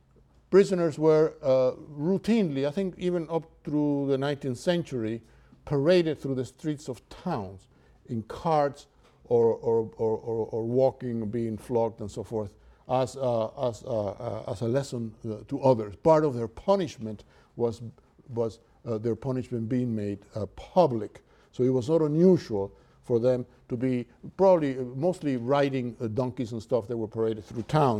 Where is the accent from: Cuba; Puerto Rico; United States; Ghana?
Cuba; accent: Cuban; English is a second language; I cannot do justice in my performance, particularly in Jarvis's 18th century English and with my Cuban accent